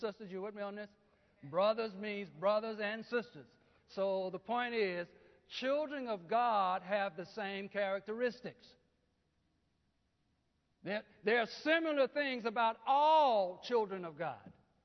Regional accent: Arkansas, United States; You know, some of y'all know I'm from Arkansas. I raise pigs and hogs.

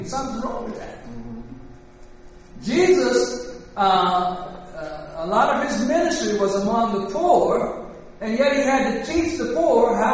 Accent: Southern United States, United States; Like when I grew up in the South, a lot of times much property was taken away from people through the legal system

